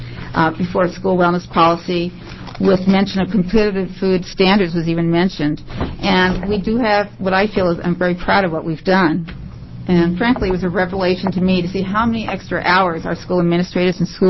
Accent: Eugene, Oregon, United States; I'm a pediatrician from Eugene, Oregon.

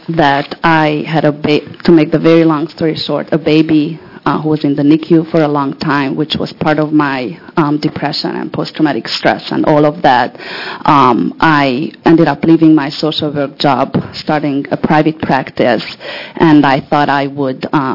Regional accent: Corvallis, Oregon, United States; I'm from Corvallis.

